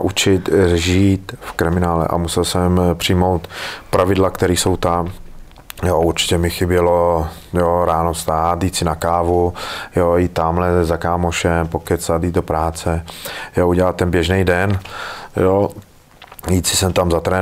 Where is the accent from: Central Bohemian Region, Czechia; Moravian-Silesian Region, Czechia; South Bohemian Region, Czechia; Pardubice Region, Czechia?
Central Bohemian Region, Czechia; Kladno; Já jsem byl z Kladna a oni mě dali 200 kilometrů pryč od Kladna